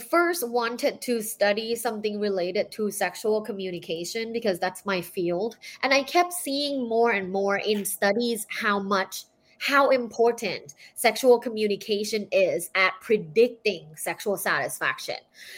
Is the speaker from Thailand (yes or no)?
yes; Thailand; I'm from Thailand. So I was born and I grew up in Thailand in a very sexually conservative culture.